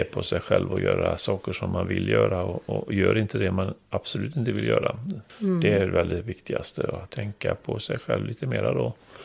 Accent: Trollhättan, Västra Götaland County, Sweden; men du kan väl se att jag kommer från Trollhättan.

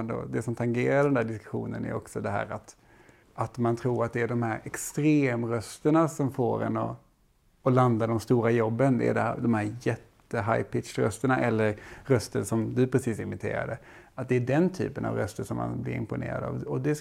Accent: Skåne, Sweden; tyvärr jag är från Skåne.

